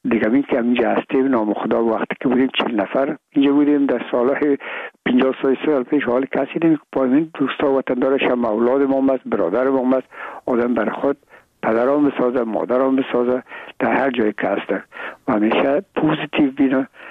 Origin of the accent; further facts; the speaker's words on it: Afghanistan; میگم ما افغان هستیم